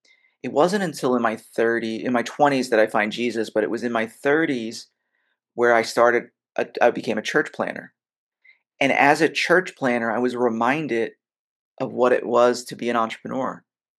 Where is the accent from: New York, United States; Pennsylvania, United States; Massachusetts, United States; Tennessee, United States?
Pennsylvania, United States; Philadelphia; Now, I'm from Philadelphia. And so my first business is we went down to the pretzel factory.